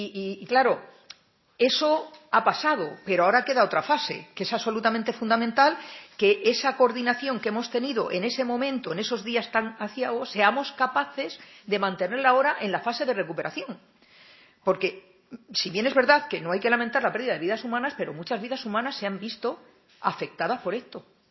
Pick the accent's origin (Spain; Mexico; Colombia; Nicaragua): Spain; Extremadura; born there; accent: Extremaduran; moved away as an adult; now in Castilla-La Mancha, Spain; aunque veis que tengo acento y es que soy extremeña de nacimiento, pero soy castellano manchega de adopción, 30 años ya, más de la mitad de mi vida ya en Castilla-La Mancha, enraizado allí